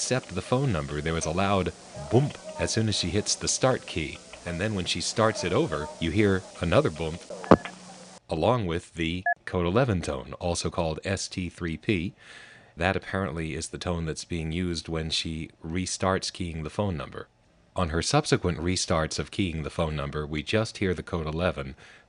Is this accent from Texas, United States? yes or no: no; Lynbrook, New York, United States; That call and the next were both recorded from the Crossbar 1 in my hometown, Lynbrook 9/Valley Stream 5.